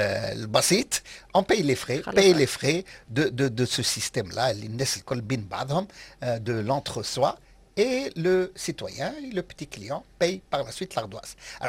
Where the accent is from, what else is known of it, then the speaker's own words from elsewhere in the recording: Tunisia; هذه اللغه انا نعرفها كتونسي